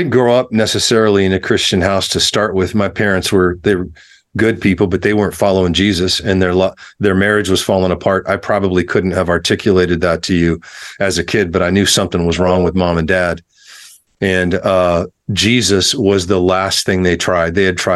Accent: Colorado, United States; Oh, yeah. I was raised in Colorado.

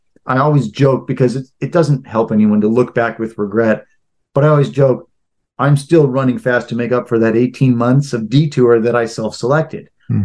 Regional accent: St. Louis, Missouri, United States; I'm from St. Louis, Missouri.

